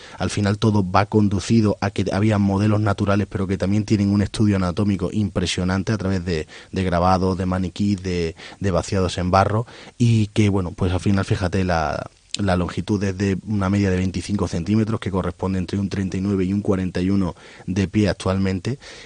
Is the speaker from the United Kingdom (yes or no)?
no; Seville, Andalusia, Spain; Yo soy de Sevilla